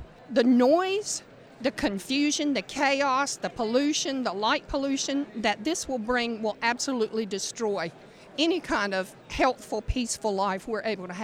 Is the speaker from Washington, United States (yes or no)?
no; New Bern, North Carolina, United States; I grew up in New Bern, but my husband is a Jersey boy.